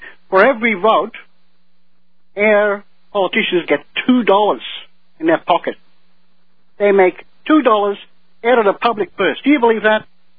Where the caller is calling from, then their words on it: Melbourne, Victoria, Australia; In Melbourne. How are you?